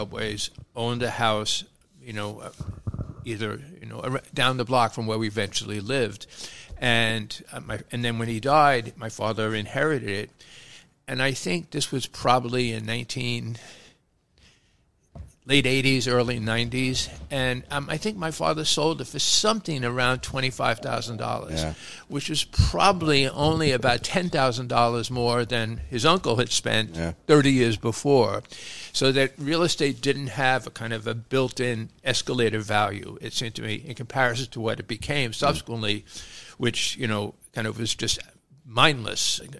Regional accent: Brooklyn, New York, United States; so I grew up in Sunset Park, a neighborhood of small tenements and a lot of two- and three-family homes, which were, at that time, owned all but entirely by workers.

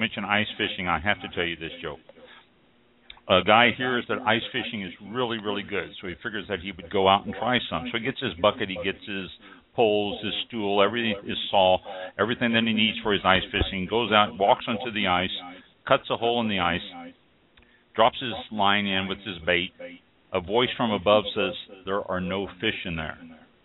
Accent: Kansas City, Missouri, United States; I grew up in around Kansas City, Missouri, and we used to have rhubarb there.

